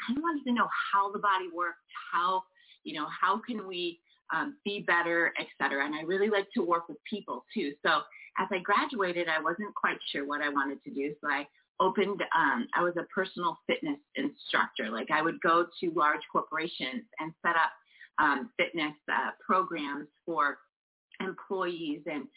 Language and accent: English; Billings, Montana, United States; I grew up in Billings, Montana, and I always loved to, I was very active.